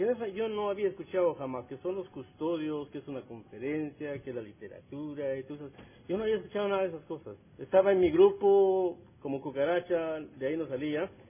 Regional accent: Guatemala; Yo soy de Guatemala.

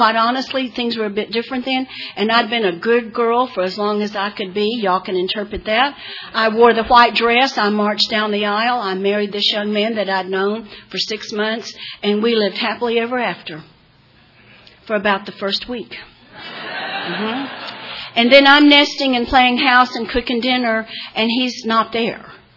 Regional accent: Odessa, Texas, United States; I grew up in Odessa, Texas. If you want to know what my life was like, look at Under the Friday Night Lights. That's my hometown.

